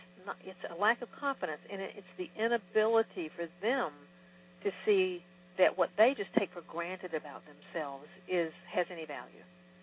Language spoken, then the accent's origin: English; the South, United States; accent: Southern; I could disguise my Southerness, I guess. I don't think I can get rid of my accent, though.